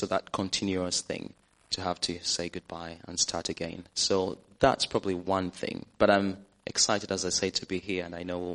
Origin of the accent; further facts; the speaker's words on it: Uganda; moved away as an adult; now in United Kingdom; I grew up in a place somewhere tucked away in Africa called Uganda.